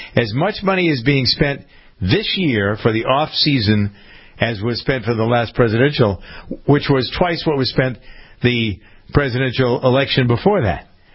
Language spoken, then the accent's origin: English; Framingham, Massachusetts, United States; it was my friend who's chairman of the city council in my hometown of Framingham.